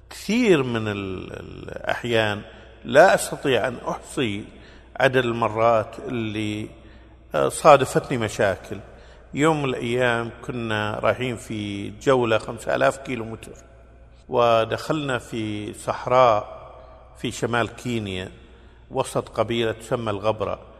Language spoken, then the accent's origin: Arabic; Kuwait; فلما قلت لهم أنا من أرض مكة أنا من الكويت والكويت في أرض مكة